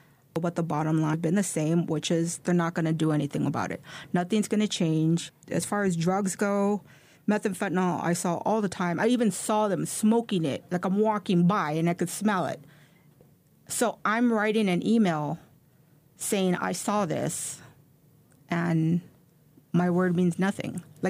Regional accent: Los Angeles, California, United States; born there; I was born in Boyle Heights. I was born to teenage parents.

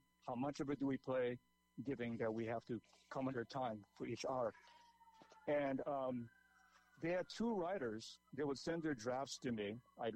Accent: Hilo, Hawaii, United States; I grew up in Hilo, Hawaii, and in the seventh grade, from January 1975, I started sitting down and listening to American Top 40 3 hours every Saturday night.

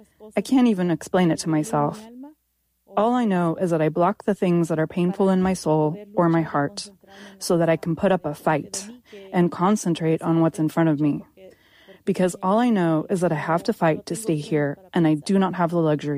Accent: El Salvador; I grew up in El Salvador

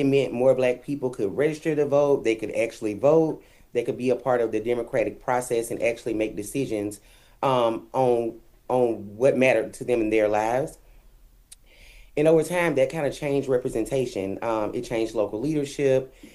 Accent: Selma, Alabama, United States; what I grew up in here in Selma

